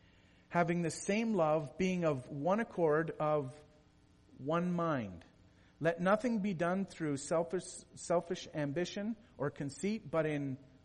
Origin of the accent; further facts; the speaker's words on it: Canada; being Canadian, I had to go to one extra window at the border crossing.